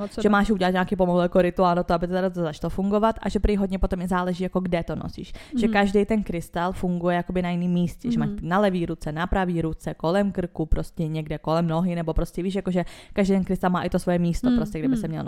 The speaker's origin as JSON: {"language": "Czech", "country": "Israel", "tie": "born or raised there", "said": "když jsem byla malá v Izraeli"}